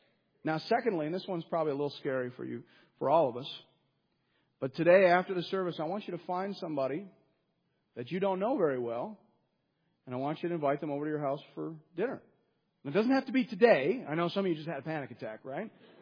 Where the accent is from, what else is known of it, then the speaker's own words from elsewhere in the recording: Canada; My point is, it felt probably weirder than it was, because I'm Canadian.